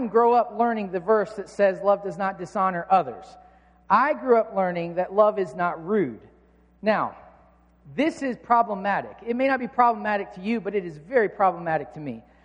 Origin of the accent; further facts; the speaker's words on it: United States; because I'm not Greek. I'm an American. I speak American.